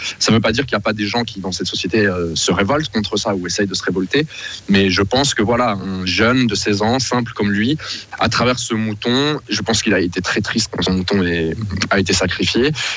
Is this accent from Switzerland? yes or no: yes; Switzerland; moi j'ai grandi en Suisse aussi.